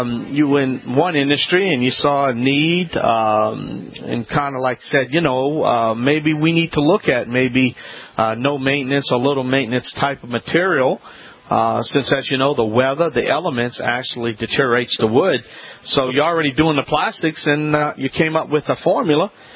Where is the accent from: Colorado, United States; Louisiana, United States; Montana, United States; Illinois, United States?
Louisiana, United States; from the Bayou Land, the originator.